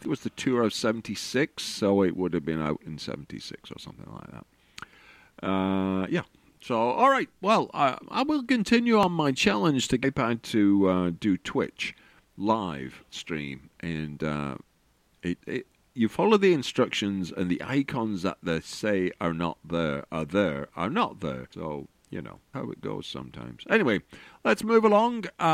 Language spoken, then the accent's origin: English; North West England, United Kingdom; I have done a version that's about growing up in Lancashire.